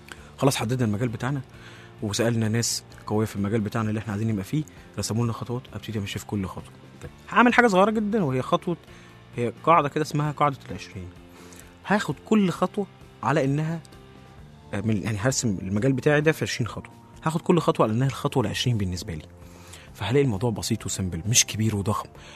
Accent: Egypt; احنا شعب مصري كله الحمد لله بيشتري

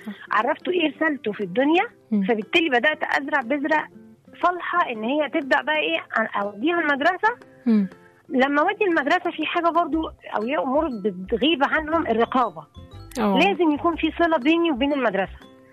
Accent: Egypt; احببه ان انا مصري

